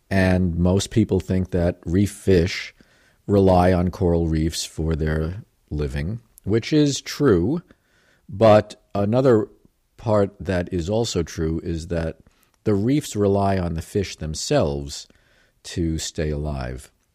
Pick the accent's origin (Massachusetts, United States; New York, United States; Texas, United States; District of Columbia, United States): New York, United States; because to the extent that I have grown up, I grew up around Long Island and, I have some perspective.